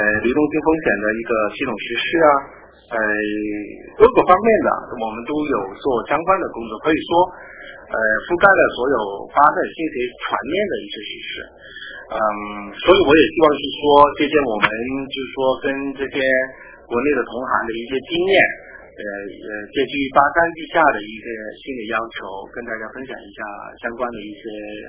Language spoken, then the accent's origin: Chinese; Hong Kong; moved away as an adult; now in Beijing, China; 我是从香港来的北京的，然后我来到北京大概已经有快八年了，七年多了。